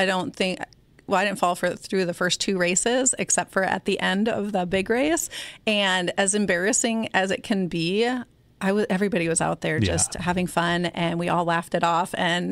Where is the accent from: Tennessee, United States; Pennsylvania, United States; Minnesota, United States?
Minnesota, United States; I decided to do it and it wasn't easy, but it was a blast.